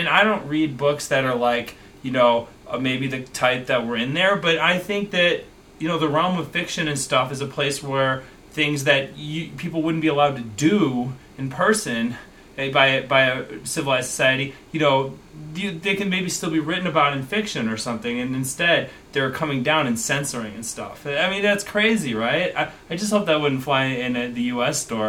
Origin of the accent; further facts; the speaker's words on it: Chicago, Illinois, United States; a documentary about my hometown of Chicago